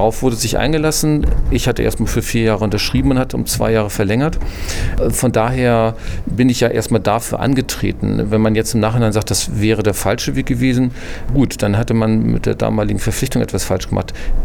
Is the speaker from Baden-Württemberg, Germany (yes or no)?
no; Hamburg, Germany; also selbst ich als Hamburger habe es verstanden